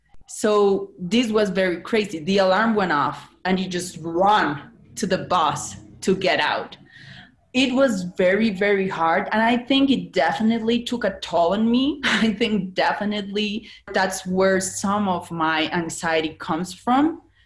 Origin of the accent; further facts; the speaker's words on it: Cali, Valle del Cauca, Colombia; I was born and I grew up in Cali, Colombia. That was a city very heavily afflicted by the drug cartel wars.